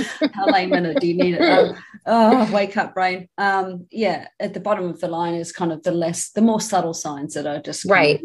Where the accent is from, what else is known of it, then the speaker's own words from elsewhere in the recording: Australia; I am from Australia